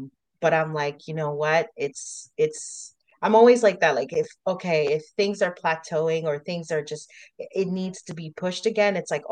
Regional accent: Canada; when we felt more comfortable to say we're Canadian, we were in Montreal at the time

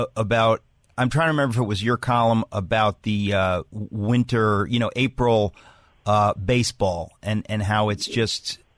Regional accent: Queens, New York, United States; born there; Now, people who know me know that I was born in Queens.

